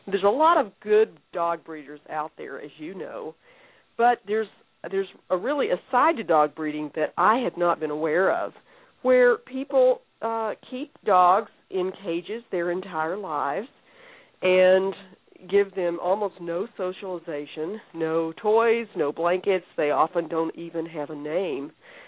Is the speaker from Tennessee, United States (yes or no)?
yes; Tennessee, United States; now in Montana, United States; I was a newspaper reporter for about 26 years. I grew up in Tennessee, and I worked in Tennessee and New York and Washington, D.C., before I moved out to Montana about 16 years ago.